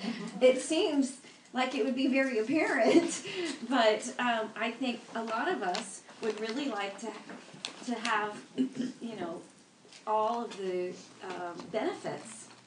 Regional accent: Texas, United States; Now, let me just say, I'm a Texan, and so that does not apply to hair or heels.

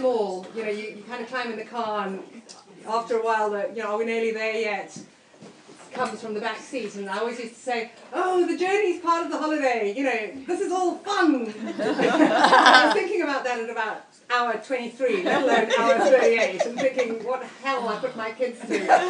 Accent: South Africa; So I'm South African originally, and growing up singing In the Bleak Midwinter on a beach.

